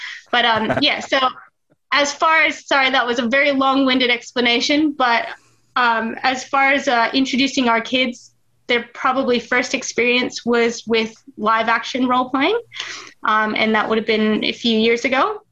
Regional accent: Queensland, Australia; So there's lots of little towns, but if you ask anyone, we're from the Sunny Coast or the Sunshine Coast. But yeah, so where we are, it's kind of a smaller kind of sleepy surfer town sort of vibe.

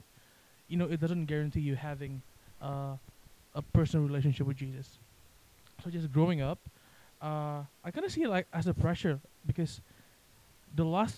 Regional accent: Jakarta, Indonesia; English is a second language; Well, I'm from Indonesia. I'm from the capital, Jakarta.

